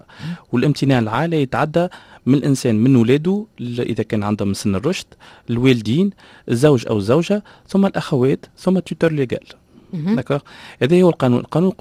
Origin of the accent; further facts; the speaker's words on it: Tunisia; عندنا في تونس